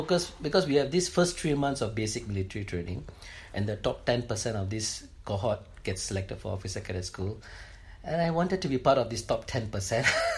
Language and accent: English; Singapore; All right. I was born in Singapore. And I think at the age of 17 and 18, I went into military service as per compulsory military service.